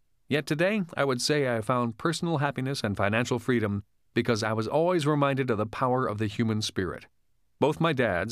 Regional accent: Hawaii, United States; One night recently, I was at Wayne's house in Hawaii discussing the changes we went through from growing up in Hawaii, going to college, and then going to war.

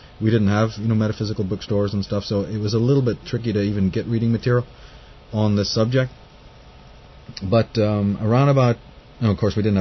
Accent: Ireland; there's me living in Ireland, you know, growing up in Ireland

